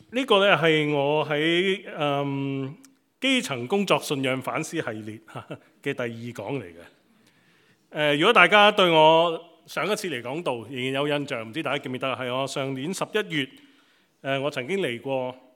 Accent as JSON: {"language": "Cantonese", "country": "Hong Kong", "lives_now": "United Kingdom", "said": "尤其是对我们香港人来讲，能够稍微逃离一下这个 pub food 啊"}